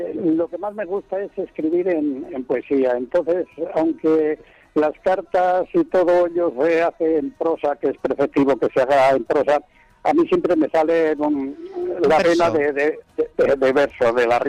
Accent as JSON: {"language": "Spanish", "region": "Castile and León", "country": "Spain", "said": "Porque soy de Salamanca, vamos, de un pueblo de la provincia de Salamanca."}